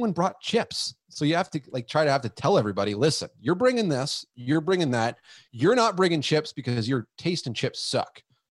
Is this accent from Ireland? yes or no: no; Aurelia, Ontario, Canada; I'm from Aurelia, Ontario.